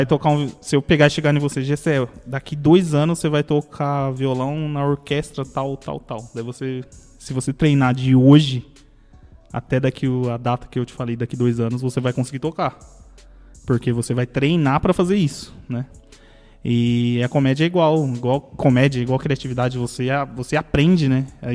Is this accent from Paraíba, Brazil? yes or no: no; Carapicuíba, São Paulo, Brazil; Cresci em Carapicuíba. Eu não nasci em São Paulo, mas ali pro centro, mas eu... Minha família, minha mãe, meu pai é de Carapicuíba. 20 anos morando ali em Carapicuíba.